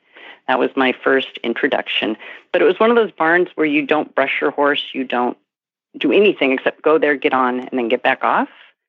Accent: Santa Monica, California, United States; where I grew up in Santa Monica, California, and had access to Will Rogers State Park

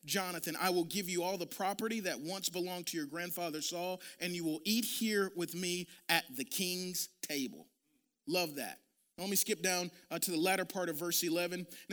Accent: Shreveport, Louisiana, United States; I don't know about you, but I'm from Shreveport, Louisiana.

